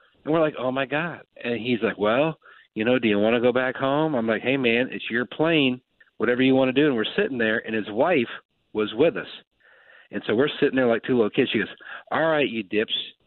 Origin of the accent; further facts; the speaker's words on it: Morenci, Michigan, United States; born there; also born or lived in Jackson; Well, I lived over in Jackson. I was born actually in a little town, but you got to go from Michigan into Ohio, back to Michigan, into Ohio, back to Michigan to get there. A little town called Morenci.